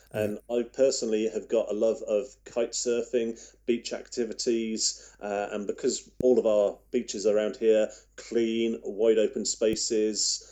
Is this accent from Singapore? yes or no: no; Worcester, West Midlands, United Kingdom; born there; also born or lived in Edinburgh; now in Elgin, United Kingdom; Myself, personally, I was born in Worcester, not so far away from Warwickshire. And I my university degree up in Edinburgh, came back downstairs, down to the Midlands.